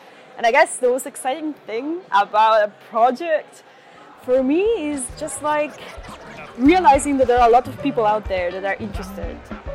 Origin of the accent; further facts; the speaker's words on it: Italy; I'm from Italy.